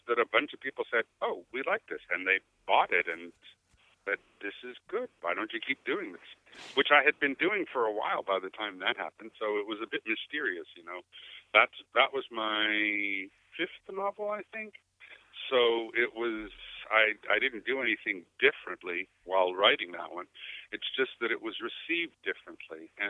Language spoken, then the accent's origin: English; Trinidad & Tobago; born there; because I was born in Trinidad and my family is Trinidadian.